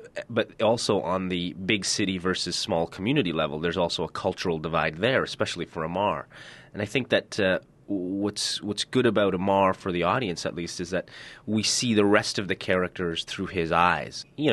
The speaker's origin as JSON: {"language": "English", "town": "Toronto", "region": "Ontario", "country": "Canada", "tie": "born there", "said": "I myself am Muslim and was born in Toronto, and you know, I'm fully Canadian, as it were, or North American for our context."}